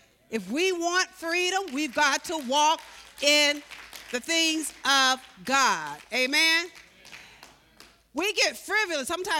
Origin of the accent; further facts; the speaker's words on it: Carbondale, Illinois, United States; I remember growing up in Carbondale, 8 kids in my family, 8 children